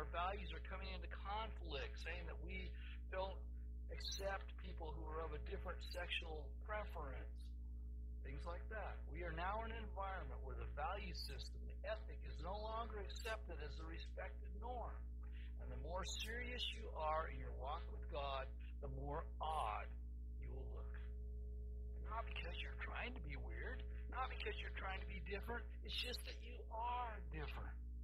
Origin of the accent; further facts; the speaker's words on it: the South, United States; When I was growing up in the South